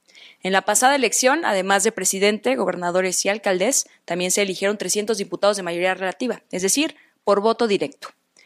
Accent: Mexico; porque somos ciudadanos mexicanos muy informados

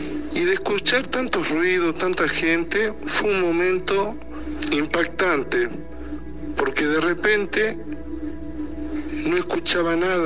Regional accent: Salta, Argentina; Soy de Salta, Argentina.

